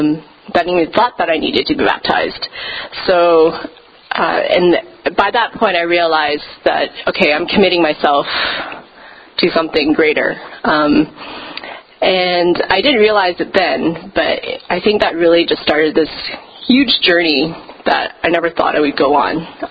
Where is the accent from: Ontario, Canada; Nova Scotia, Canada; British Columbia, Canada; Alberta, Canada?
Alberta, Canada; Edmonton; I didn't grow up in a Christian household. I grew up in Edmonton, born and raised there, so I'm a prairie girl, but I also in a, you know, typical immigrant Chinese family.